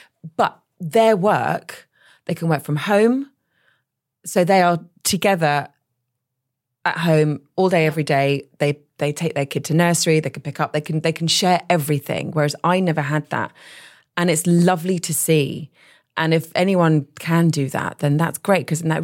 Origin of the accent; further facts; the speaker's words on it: United Kingdom; we're very British.